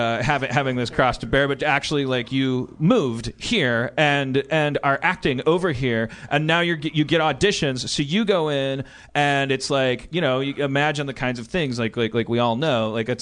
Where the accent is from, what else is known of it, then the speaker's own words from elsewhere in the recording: New Jersey, United States; take advantage of the fact that I'm from Jersey